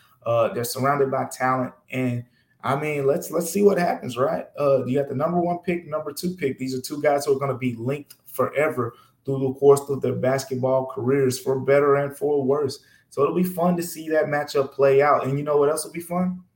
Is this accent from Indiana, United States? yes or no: no; Memphis, Tennessee, United States; when I came to Memphis, yes, I am from Memphis, but when I came back to Memphis to cover the Grizzlies last December